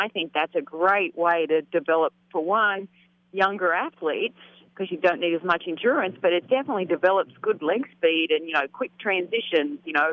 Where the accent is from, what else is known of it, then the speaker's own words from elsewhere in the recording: Australia; in my home country of Australia